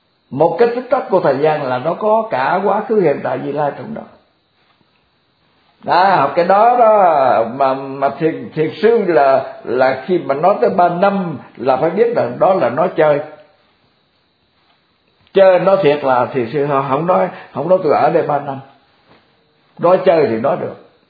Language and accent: Vietnamese; Mekong Delta, Vietnam; mà ở đất Sài Gòn cũng như là ở đất miền Tây, bởi vì quê tôi ở miền Tây mà.